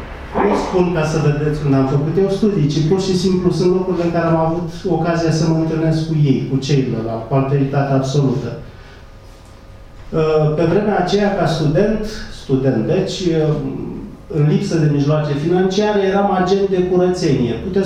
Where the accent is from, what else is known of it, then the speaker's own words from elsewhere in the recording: Brăila, Brăila County, Romania; sunt din Brăila și turcii au lăsat urme, iar la rugăciune nu vin pentru că sunt creștin și ortodox.